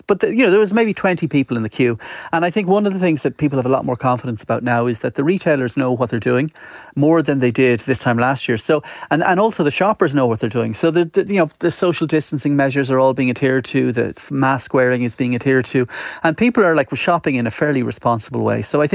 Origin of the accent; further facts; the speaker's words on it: Galway, Connacht, Ireland; I'm from Galway, so I would have been very familiar with the Bon Bon growing up.